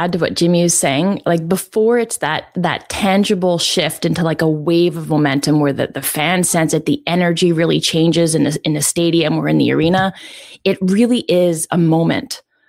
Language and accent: English; Canada; as a Canadian, that was very much our mindset because we were never the favorites.